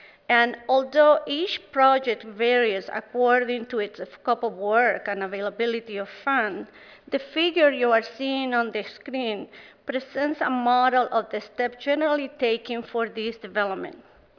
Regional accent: Chile; English is a second language; I'm happy to say that I'm from Chile, born and raised in Chile

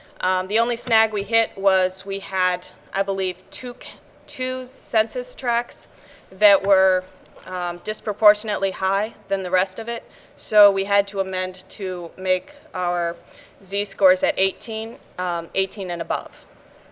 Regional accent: Fort Wayne, Indiana, United States; I'm from Fort Wayne, Indiana.

